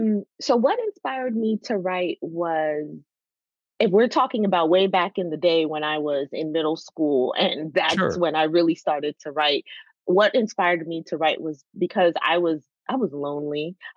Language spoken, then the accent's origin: English; Virginia, United States; I grew up in Virginia, but Virginia, that whole DC area has a really big immigrant culture.